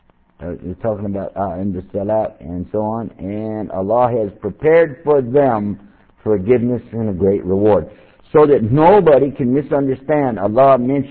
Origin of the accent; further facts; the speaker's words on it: Texas, United States; because, you know, I'm from Texas. We can't help it. Built in excuse.